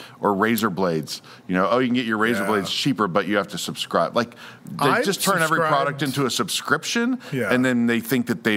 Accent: Kansas, United States; I'm from Kansas where White Castle was founded, but they don't actually have White Castle there anymore.

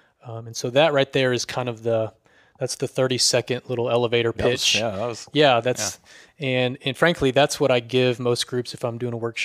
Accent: Richardson, Texas, United States; So a little bit about me. I grew up in Richardson, Texas, right north of Dallas, a little suburb, and went out to ACU and got a degree in youth and family ministry

